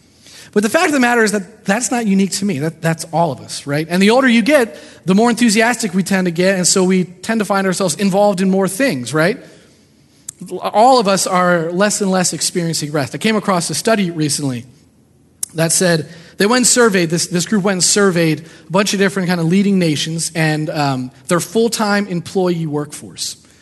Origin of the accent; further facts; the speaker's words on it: Pennsylvania, United States; I'm from Delaware County. We go down the shore, and I go to Sea Isle City